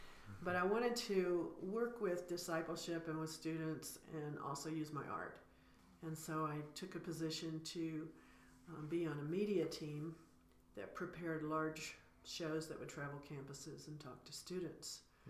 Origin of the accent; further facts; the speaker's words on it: Georgia, United States; I grew up in the South, in Georgia.